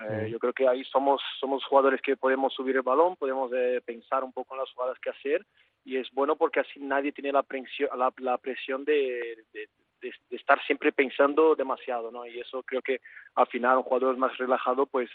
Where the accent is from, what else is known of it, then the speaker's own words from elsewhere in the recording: Brazil; Spanish is a second language; now in Bilbao, Spain; Yo digo que yo soy un brasileño raro, ¿no? A mí no me gusta el carnaval y tampoco me gusta el calor.